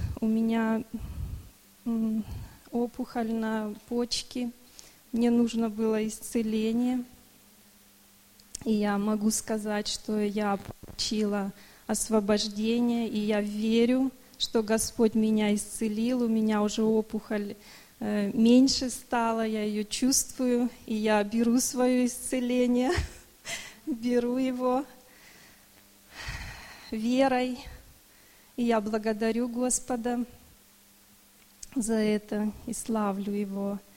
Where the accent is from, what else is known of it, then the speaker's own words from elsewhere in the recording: Lahr, Baden-Württemberg, Germany; я из Лара.